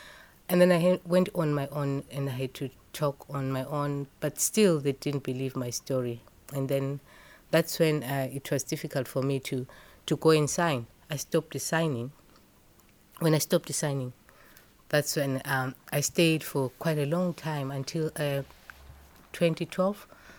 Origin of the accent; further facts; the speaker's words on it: Zimbabwe; now in United Kingdom; I'm originally from Zimbabwe. I came to the UK.